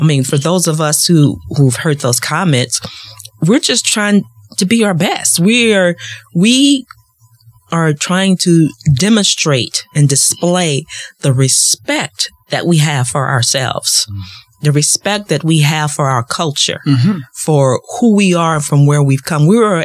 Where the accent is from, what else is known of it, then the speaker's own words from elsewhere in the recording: East St. Louis, Illinois, United States; you're from Chicago and I'm from East St. Louis.